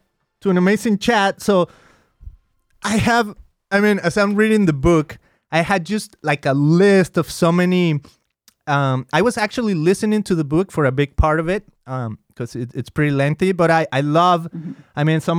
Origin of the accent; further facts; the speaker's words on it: Mexico; even though I grew up in Mexico, but I grew up, out of all the different ramifications, I grew up more like in the Protestant type of church growing up and whatnot.